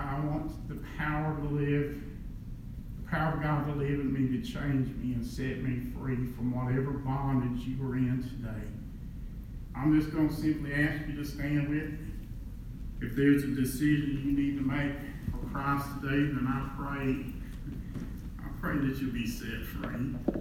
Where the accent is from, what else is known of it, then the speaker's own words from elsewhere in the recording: United States; I'm an American, I have freedoms, I enjoy the freedoms I have